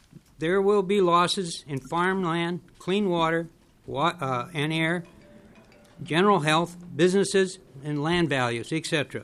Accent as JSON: {"language": "English", "town": "Stillwater", "region": "Minnesota", "country": "United States", "said": "from Stillwater, Minnesota."}